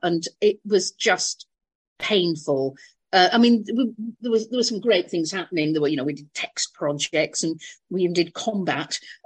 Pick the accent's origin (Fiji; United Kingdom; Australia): United Kingdom; Bradford, Yorkshire and the Humber; I'm originally from Bradford, marvelous place. But it is a bit rough around the edges.